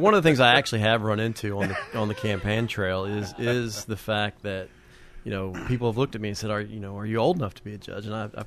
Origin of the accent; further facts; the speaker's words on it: Murfreesboro, Tennessee, United States; But I was born and raised in Murfreesboro, went to Christiana, grew up out south side of town, went to Riverdale